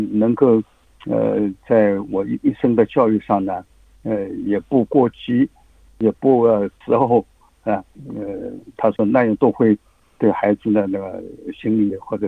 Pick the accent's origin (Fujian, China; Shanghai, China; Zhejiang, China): Zhejiang, China; Ningbo; 因为我们宁波人规定就100岁以上的老人无疾而终